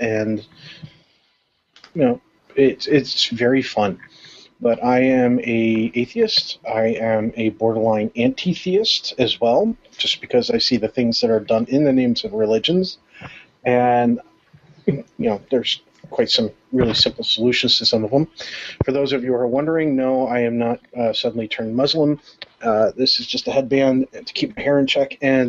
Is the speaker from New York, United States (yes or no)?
yes; New York, United States; also born or lived in Maryland; I was born in southern, I was born in Maryland, raised in New York, returned to Maryland.